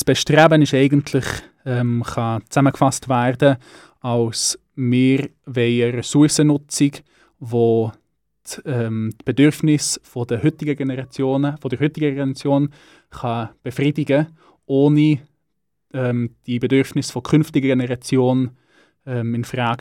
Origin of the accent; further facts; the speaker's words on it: Bern, Switzerland; Ja, ich bin aus Bern, wie du gesagt hast. Ich bin Student in Wädenswil